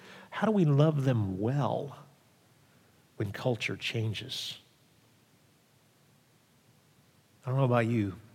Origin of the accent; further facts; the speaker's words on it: Brooklyn, New York, United States; Yeah, I am. I know. You can't tell with my accent, right, Gigi?